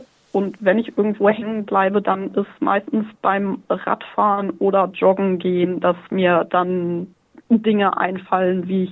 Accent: Hamburg, Germany; now in Sydney, Australia; Ich bin aus dem hohen Norden.

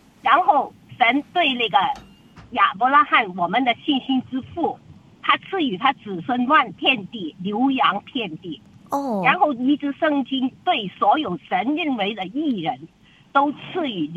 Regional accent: China; 那我是来自中国哈、我父母都中国

